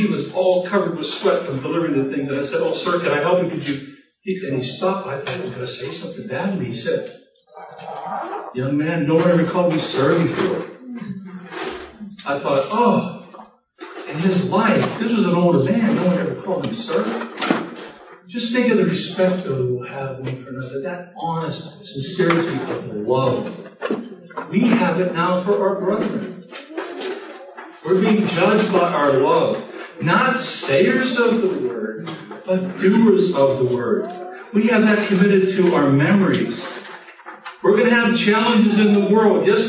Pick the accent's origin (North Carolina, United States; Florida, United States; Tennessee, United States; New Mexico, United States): Florida, United States; You know, I come from Florida, as I said.